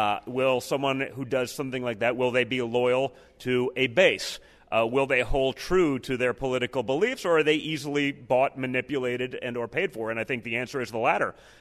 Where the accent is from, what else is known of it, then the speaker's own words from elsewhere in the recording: United States; as a American with five young kids, I want Republicans to be able to actually win